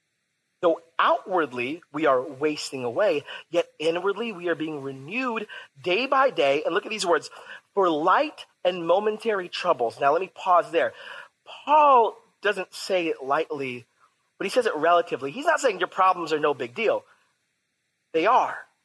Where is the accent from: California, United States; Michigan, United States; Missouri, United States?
California, United States; San Diego; But unfortunately, I was born and raised in San Diego.